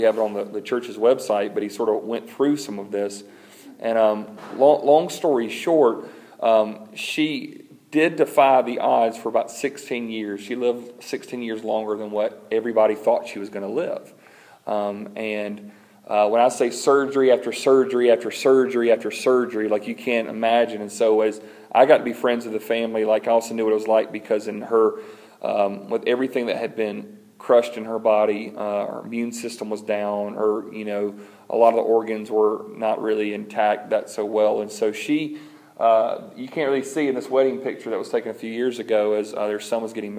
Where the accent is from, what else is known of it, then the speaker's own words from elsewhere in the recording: Greenwood, South Carolina, United States; I grew up in Greenwood.